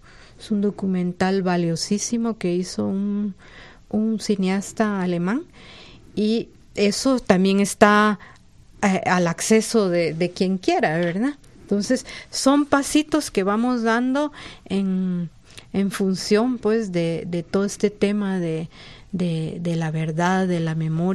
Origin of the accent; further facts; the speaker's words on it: Guatemala; como ciudadanos guatemaltecos tenemos derecho a conocer esa información